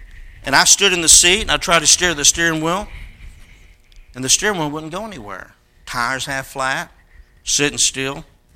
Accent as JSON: {"language": "English", "town": "White Settlement", "region": "Texas", "country": "United States", "tie": "born or raised there", "said": "You see, when I grew up in White Settlement, Texas, we were chicken farmers."}